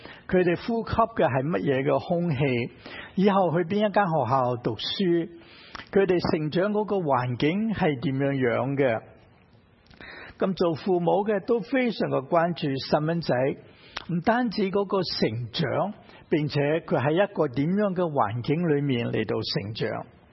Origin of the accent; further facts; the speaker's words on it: Hong Kong; now in United States; 我相信我们由香港来的大概都很熟悉这个的现象。